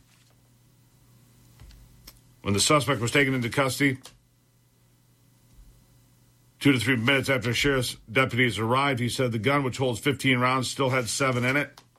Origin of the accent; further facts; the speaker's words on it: Michigan, United States; I mean, when we were younger, and I grew up in Michigan, this time of the year, people would often have guns at school